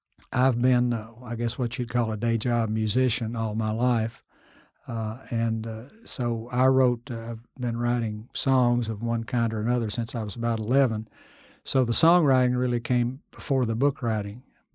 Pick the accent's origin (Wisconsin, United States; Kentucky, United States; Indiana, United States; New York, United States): Kentucky, United States; I grew up in Jackson County. And if you, Eastern Kentucky, I can tell sometimes people are from different counties.